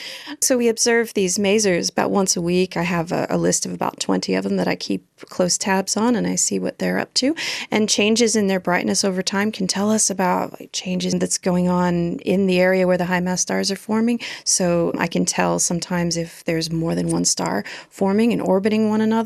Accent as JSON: {"language": "English", "town": "San Diego", "region": "California", "country": "United States", "moved": "as an adult", "lives_now": "Australia", "said": "I'm originally from San Diego in Southern California, but I moved out to Australia to do my undergraduate degree in the early 2000s."}